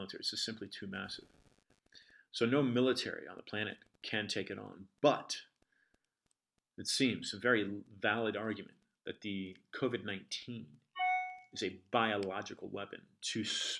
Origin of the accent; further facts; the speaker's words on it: Canada; I love Canadians, and I'm Canadian. My family's Canadian from 1646